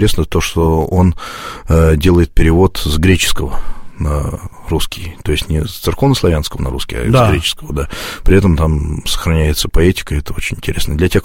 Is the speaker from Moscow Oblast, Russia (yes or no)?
yes; Klin, Moscow Oblast, Russia; в храме, где я рос, воспитывался, в Клину, в Подмосковье.